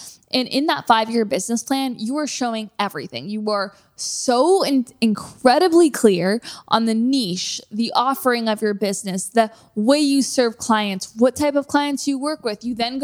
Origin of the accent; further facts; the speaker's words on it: Toronto, Ontario, Canada; now in Los Angeles, United States; I'm from Toronto and it's like such a contrast with just the weather